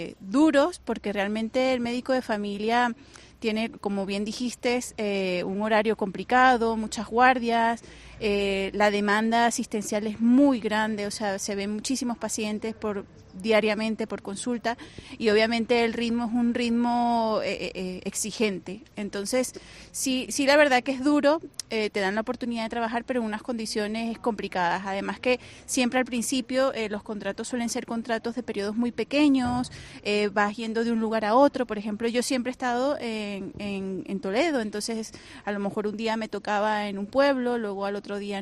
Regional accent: Venezuela; moved away as an adult; now in Spain; yo estando en Venezuela, ella hizo toda la tramitación y pues la espera la hice yo tranquilamente en mi país haciendo la especialidad.

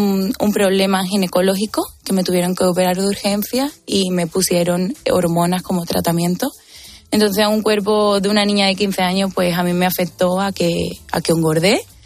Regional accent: Los Palacios, Andalusia, Spain; yo vengo al final de Los Palacios, de un pueblo de Sevilla

